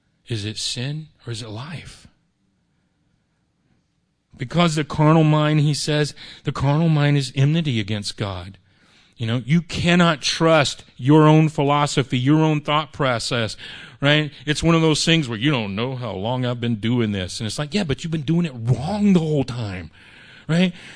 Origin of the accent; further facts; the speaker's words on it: United States; I'm American. That makes me a Christian, but it's not, you know.